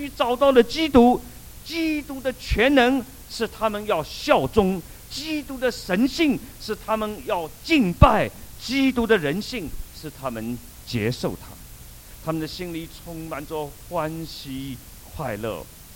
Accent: China; 我们中国人呢有句话：“千里送红鹅毛，礼轻情意重。”

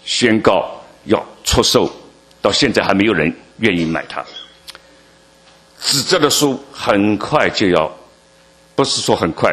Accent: China; 所以我们中国人呢，这个近代社会对关系是非常看重的

